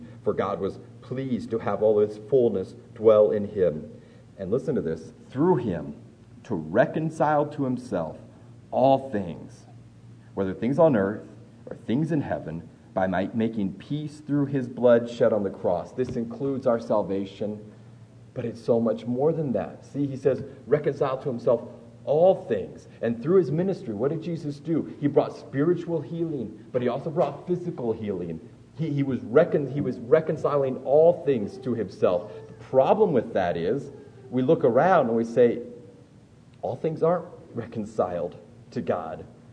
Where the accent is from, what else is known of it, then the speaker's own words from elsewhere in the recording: Waverly, Nebraska, United States; And like, I grew up outside of Waverly. And so if you've ever gone down Highway 6 to Omaha, there's that long train track.